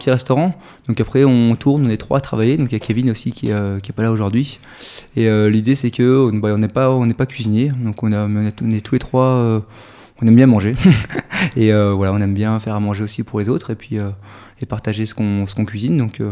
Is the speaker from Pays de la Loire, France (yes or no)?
no; Auvergne-Rhône-Alpes, France; j'étais originaire de la Drôme, où je travaillais beaucoup avec les enfants et avec les adultes d'ailleurs en guidage ou sur des camps pêche